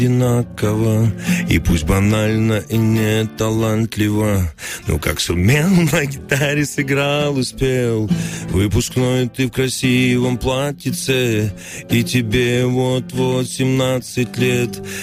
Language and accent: Russian; Rostov-on-Don, Rostov Oblast, Russia; моему родному городу за то, что я могу считать себя ростовчанином, горжусь своим городом и очень его люблю